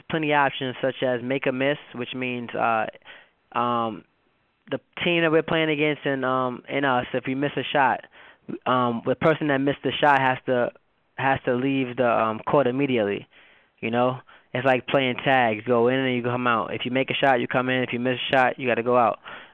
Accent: New York City, New York, United States; now in New Jersey, United States; I currently live in New Jersey. I'm a New York native.

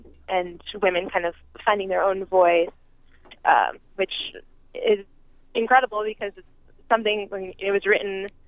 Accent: Houston, Texas, United States; also born or lived in New Orleans; Well, I was born in New Orleans. I grew up in Houston.

